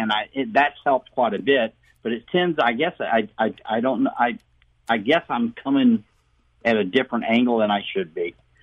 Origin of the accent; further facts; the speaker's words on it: Elsberry, Missouri, United States; I grew up in Ellsbury. My dad was a realtor up there.